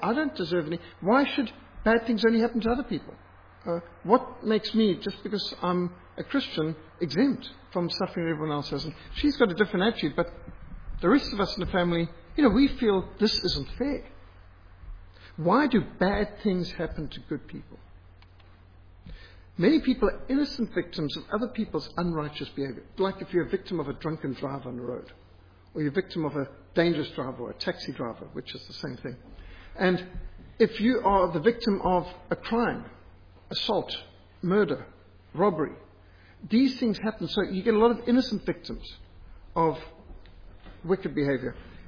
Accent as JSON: {"language": "English", "country": "Zimbabwe", "tie": "born or raised there", "said": "I mean, this is just normal growing up in Rhodesia."}